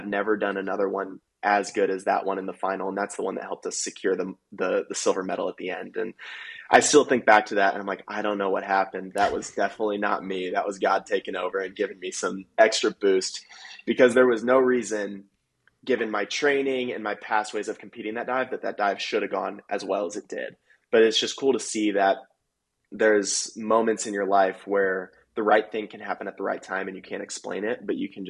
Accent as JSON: {"language": "English", "region": "Indiana", "country": "United States", "tie": "born or raised there", "said": "You know, being a Midwest kid, that's kind of all there is to do in the Midwest growing up"}